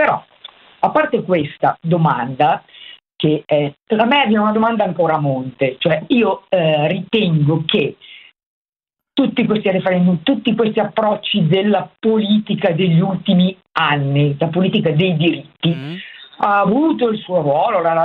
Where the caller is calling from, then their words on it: Milan, Lombardy, Italy; Siamo da Milano.